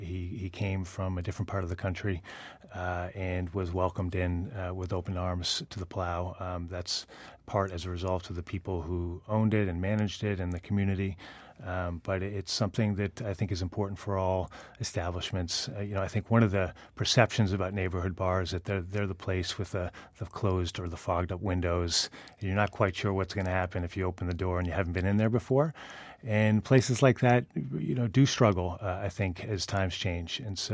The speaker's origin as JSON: {"language": "English", "town": "Cambridge", "region": "Massachusetts", "country": "United States", "tie": "born or raised there", "said": "And I was born and raised in Cambridge, where the Plow is."}